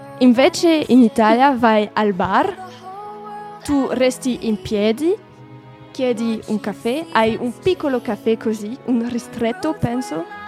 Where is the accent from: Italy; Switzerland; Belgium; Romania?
Belgium; Italian is a second language; io come belga mi sento molto bene in questo paese